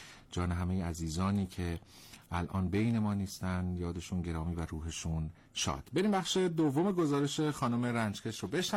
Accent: Kerman, Iran; با توجه به اینکه من کرمانی هستم

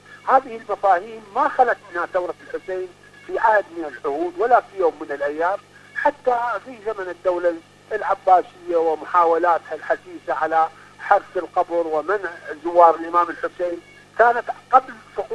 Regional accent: Iraq; احنا عندنا في العراق

